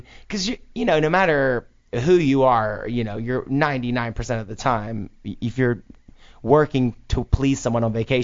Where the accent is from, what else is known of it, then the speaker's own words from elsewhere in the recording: Deep South, United States; I mean, but you know, I grew up like in the Deep South and, you know, in the 90s